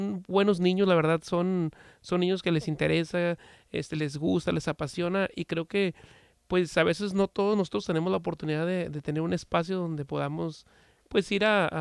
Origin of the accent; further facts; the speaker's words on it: Tijuana, Baja California, Mexico; now in United States; Yo soy de Tijuana, Baja California, y ahí tuve la oportunidad yo de estar en un grupo de folclore por muchos años bailando.